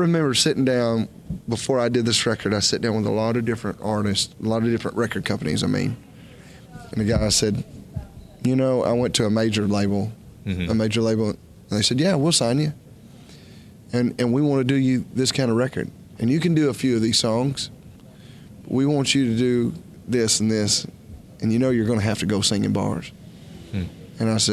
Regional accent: Beaverdam, Kentucky, United States; Hey, I was country a long time ago. I grew up in Beaverdam, Kentucky.

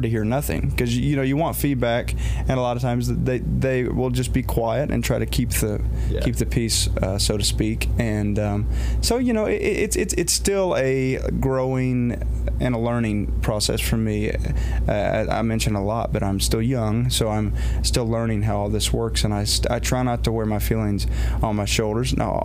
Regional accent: Dayton, Ohio, United States; growing up in Dayton, Ohio, this spiky-haired punk kid was listening to … on the front row of Dayton Memorial Hall

